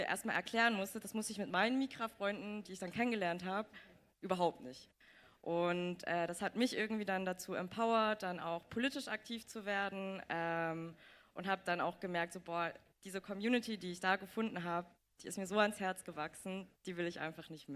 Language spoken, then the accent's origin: German; Erfurt, Thuringia, Germany; born there; also born or lived in Jena / Weimar; Also ich wurde in Erfurt geboren, bin dann nach Jena gezogen, bin dann nach Weimar gezogen